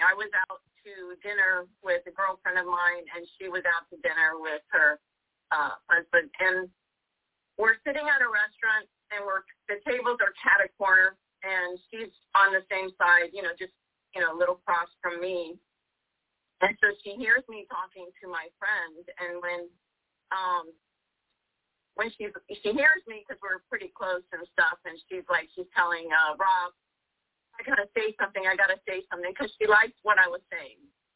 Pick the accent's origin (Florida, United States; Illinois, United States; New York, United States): Florida, United States; Miami; also born or lived in Hialeah; I was born in Hialeah, Florida. So lived in Miami my whole life.